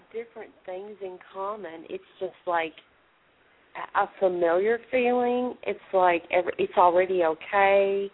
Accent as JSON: {"language": "English", "region": "Tennessee", "country": "United States", "said": "from Tennessee."}